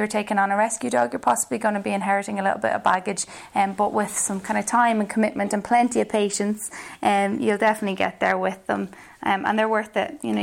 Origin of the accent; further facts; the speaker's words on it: Portmarnock, Leinster, Ireland; I'm originally from Portmarnock, where I grew up with my family